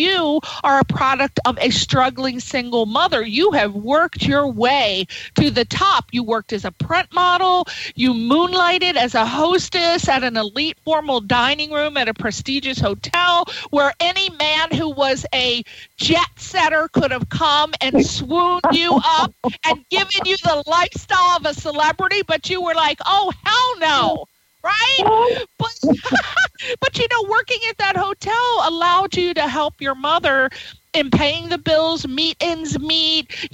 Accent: Connecticut, United States; also born or lived in Maryland; Wow, I went to school in Maryland at Towson State. I'm from Connecticut, but I went to school in Towson State.

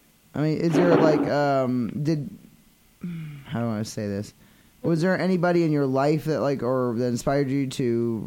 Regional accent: Maine, United States; because I'm from Maine, so we go to, I've been to Prince Edward Island, Nova Scotia, and New Brunswick.

